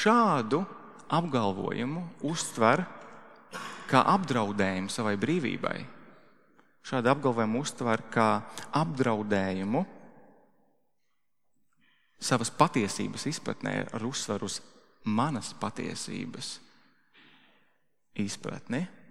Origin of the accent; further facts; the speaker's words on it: Madona, Madona Municipality, Latvia; es esmu no tā gala, es esmu no Madonas, bet Praulieni ir vēl tālāk